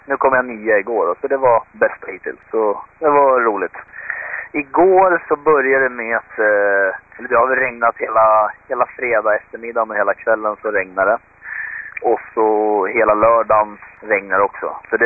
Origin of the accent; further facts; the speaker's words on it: Sweden; Det är roligt när vi är några svenskar som är iväg och rullar